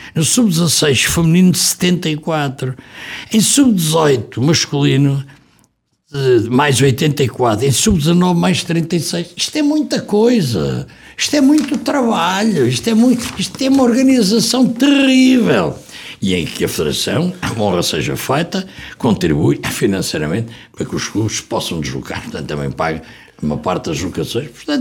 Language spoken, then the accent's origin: Portuguese; Coimbra, Portugal; Ou somos de Coimbra